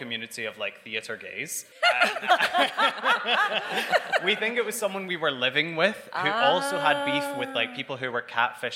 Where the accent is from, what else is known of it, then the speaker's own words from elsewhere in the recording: Scotland, United Kingdom; obviously I'm Scottish, if you hadn't learned that already